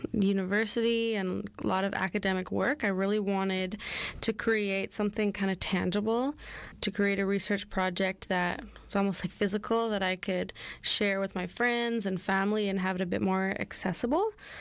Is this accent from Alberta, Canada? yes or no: no; British Columbia, Canada; growing up on Vancouver Island, away from my community, the Squamish Nation